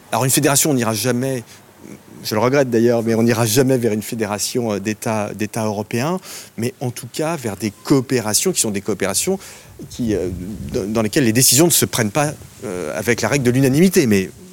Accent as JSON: {"language": "French", "country": "France", "said": "en tant que Français"}